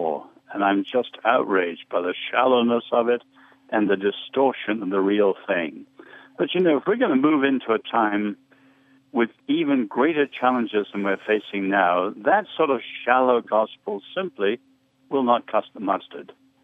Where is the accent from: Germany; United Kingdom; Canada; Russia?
United Kingdom; England; now in United States; The tragedy is that we in the West, and I speak as an Englishman as well as someone living in America, we are not demonstrating the alternative.